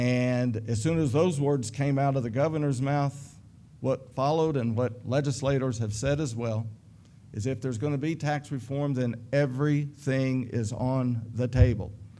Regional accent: Lebanon, Kentucky, United States; I grew up in Lebanon in Marion County, so lived here all my life, went to Center College, never have left the state.

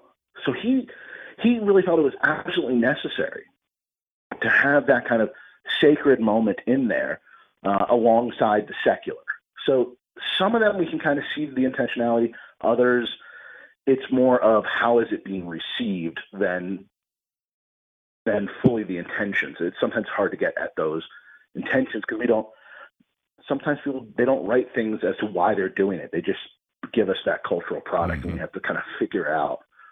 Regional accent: Pennsylvania, United States; To be fair, I grew up in Western Pennsylvania, you know, and I heard those same things.

